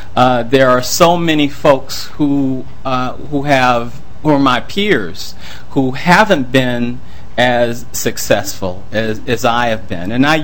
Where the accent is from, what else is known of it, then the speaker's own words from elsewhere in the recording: Minneapolis, Minnesota, United States; I am a fourth generation Minnesotan. I was born in North Minneapolis and raised in South Minneapolis, graduate of Washburn High School, and graduate of the University of Minnesota